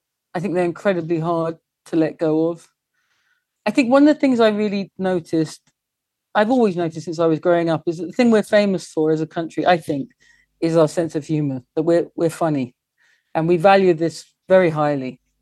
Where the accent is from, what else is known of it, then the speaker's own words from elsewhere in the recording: England, United Kingdom; Now, I am English and I love England.